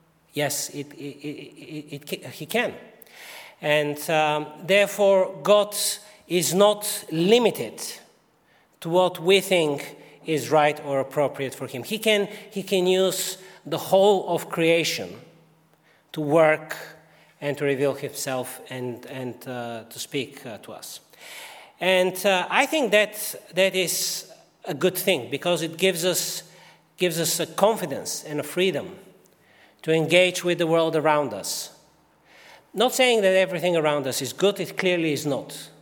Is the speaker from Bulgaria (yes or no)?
yes; Bulgaria; English is a second language; Some of you will know that I grew up in Bulgaria.